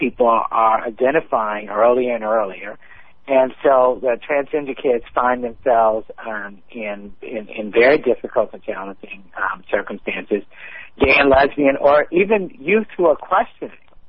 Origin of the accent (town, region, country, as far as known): Maryland, United States; born or raised there